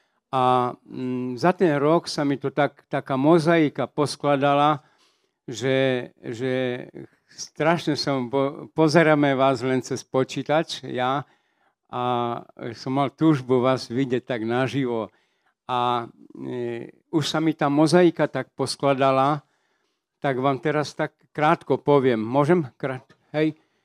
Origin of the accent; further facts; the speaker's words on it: Kapušany, Prešov Region, Slovakia; ja som z východu, Kapušany pri Prešove